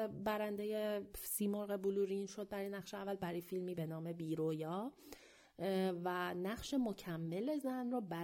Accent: Iran; ولی در هر حال خب به عنوان یک ایرانی از اینکه ایران امسال از اسکار جاموند خوشحال نیستم

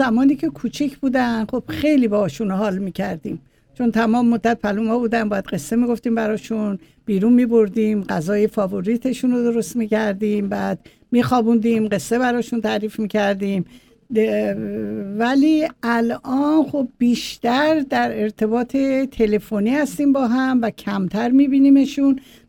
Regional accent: Tehran, Tehran Province, Iran; born there; من تو تهران به دنیا اومدم، تو تقریبا میشه گفت خیابون رودکی سرسبیل دنیا اومدم و جایی دنیا اومدم که بعد اون خونه رو وقف مسجد کردن.

